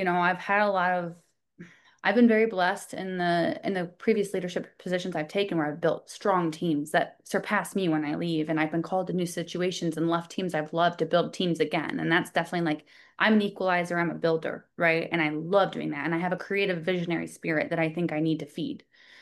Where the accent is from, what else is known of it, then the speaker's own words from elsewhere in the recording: Midwest, United States; also born or lived in Illinois / Indiana; No, I'm from the Midwest. Went to school in Illinois, like you said, and I was in Indiana